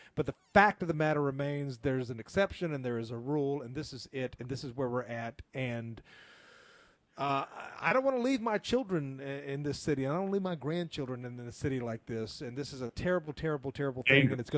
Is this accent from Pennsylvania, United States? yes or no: no; Memphis, Tennessee, United States; All right, so I grew up in, I was born and raised in Memphis, so I speak jive, as they say in the movie Airplane.